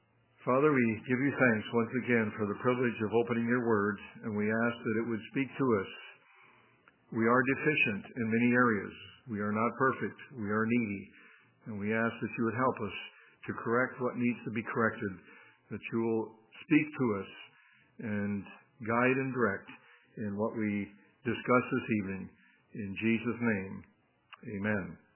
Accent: Beamsville, Ontario, Canada; Calvary Church in my hometown of Beamsville. Beamsville, by the way, is on some maps.

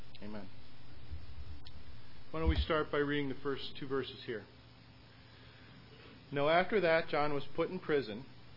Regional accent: Rochester, New York, United States; I'm from Rochester, New York.

